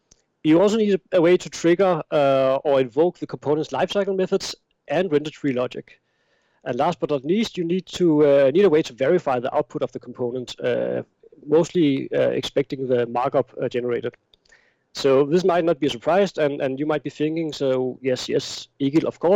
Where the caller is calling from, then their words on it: Iceland; So I'm calling in from Iceland, and you might have a little bit of snow up there, but I have quite a lot